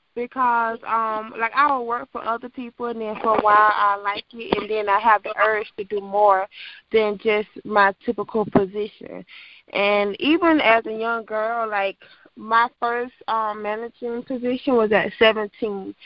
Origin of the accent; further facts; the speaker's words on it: Quincy, Florida, United States; my hometown from Quincy, Florida, like, so many people there have helped me